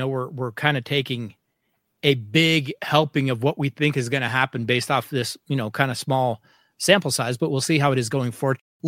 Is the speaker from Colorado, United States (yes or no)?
yes; Colorado, United States; Look, I am a bumpkin from Colorado. I don't know anything.